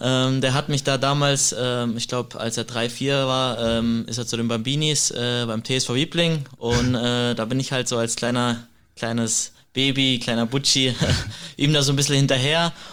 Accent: Heidelberg, Baden-Württemberg, Germany; Ich bin in Heidelberg aufgewachsen, auch geboren tatsächlich.

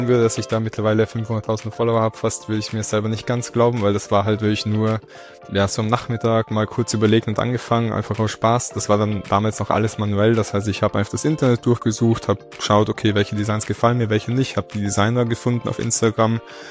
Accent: Trentino-Alto Adige, Italy; also born or lived in Vienna, Austria; komme eigentlich aus Südtirol. Das heißt, zwischendurch kann es sein, dass mein Dialekt ein bisschen durchrutscht.

